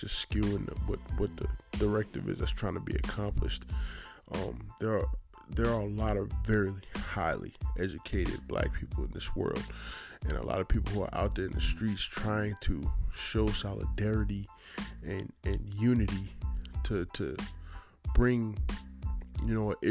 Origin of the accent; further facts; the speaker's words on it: New York City, New York, United States; it's rough, man, because I'm from New York City.